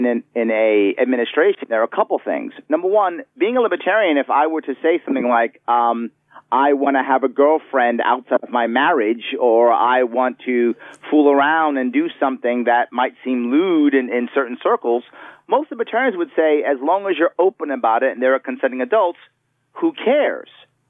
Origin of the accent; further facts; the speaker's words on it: New York City, New York, United States; also born or lived in Bronx / Long Island; yes, I'm born and raised in New York City. Absolutely. Born in Manhattan, raised in Manhattan and the Bronx and also Long Island.